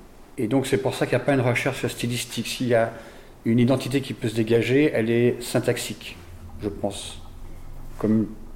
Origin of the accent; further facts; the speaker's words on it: France; now in Belgium; en France je suis belge, en Belgique je suis français. J'aurais été marocain, ça aurait été pareil avec le Maroc, enfin bon, voilà. Et c'est vrai que j'ai passé ma vie d'adulte en Belgique